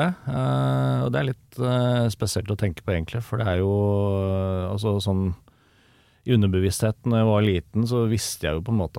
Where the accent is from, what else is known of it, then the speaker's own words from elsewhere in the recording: Nannestad, Akershus, Norway; Nei, jeg kommer fra Nannestad, ja.